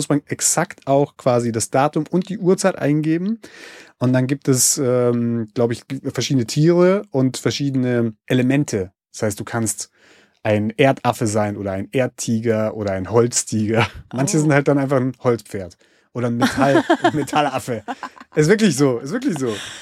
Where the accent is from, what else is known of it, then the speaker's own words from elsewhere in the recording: East Germany, Germany; born there; dadurch, dass ich im Osten geboren bin